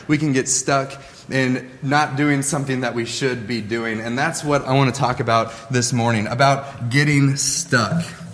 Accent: Louisville, Kentucky, United States; Where I'm from Louisville, Kentucky. There aren't a lot of revolving doors in the city of Louisville.

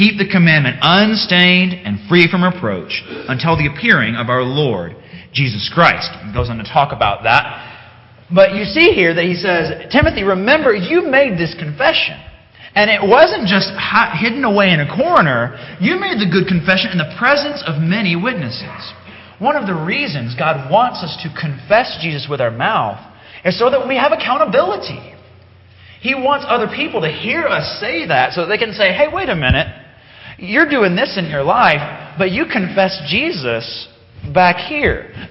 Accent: Alabama, United States; I sometimes don't confess as much that I'm from the South by my speech. A lot of people are like, "Wait, you're from Alabama?" It's like, 'cause I don't always talk like I used to talk a little more when I was living down there.

